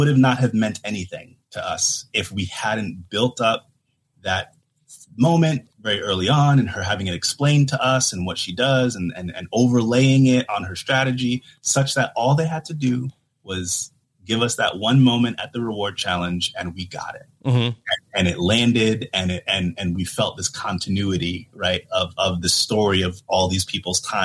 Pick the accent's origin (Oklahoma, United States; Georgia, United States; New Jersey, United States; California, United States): New Jersey, United States; No, I'm from New Jersey originally. I'm a Giants fan through and through.